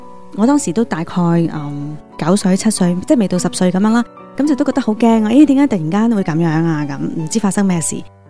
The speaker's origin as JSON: {"language": "Chinese", "country": "Hong Kong", "tie": "born or raised there", "said": "好彩真的我在香港成长，香港有9年免费的教育，所以我很幸运我可以继续读书"}